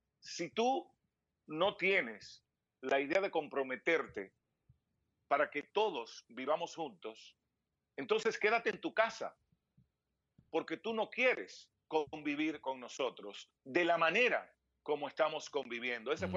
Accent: Dominican Republic; Yo soy de República Dominicana y en República Dominicana hemos visto también cómo la curva ha ido de un momento a otro ascendente

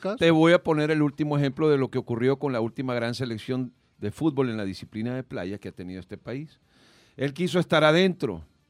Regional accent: El Salvador; como verdaderos salvadoreños, hijos de una patria que está siendo liquidada prácticamente

